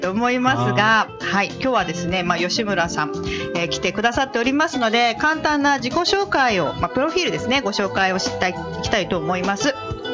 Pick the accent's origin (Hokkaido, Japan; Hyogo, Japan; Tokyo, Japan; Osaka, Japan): Osaka, Japan; accent: Osaka dialect; 自分の中ではこう大阪弁とその関東弁を使い分けてるつもりはないんですけども、なんかこう気持ち的にリラックスしてる時は大阪弁が出るような